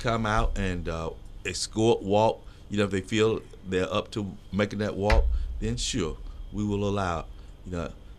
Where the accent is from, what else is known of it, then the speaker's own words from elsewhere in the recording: Columbus, Georgia, United States; Born and raised in Columbus, Georgia.